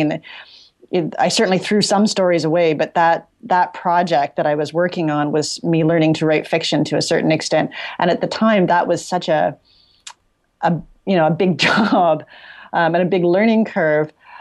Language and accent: English; Toronto, Ontario, Canada; Sure. Yeah, I grew up sort of in Midtown Toronto. In a family, I guess an immigrant family. I guess that's what you'd call it. My mom was a refugee from Hungary in the early 50s.